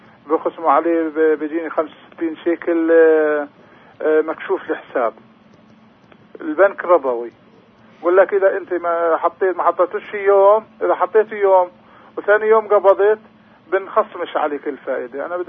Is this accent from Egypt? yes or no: no; Hebron, West Bank, Palestine; أنا من الخليل بدي أسأل المفتي من فضلك